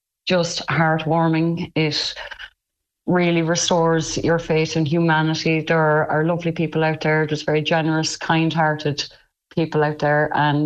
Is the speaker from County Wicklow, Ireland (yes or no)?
no; Trim, County Meath, Ireland; now in Kerry, Ireland; I'm from Trim. … live in Trim